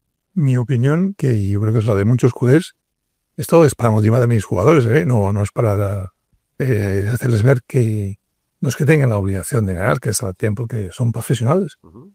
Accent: Catalonia, Spain; Aparte que somos catalanes, pero somos diferentes, eso está clarísimo.

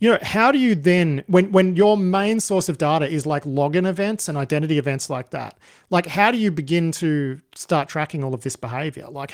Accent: Australia; that pisses me off as an Australian, like, to a very high degree.

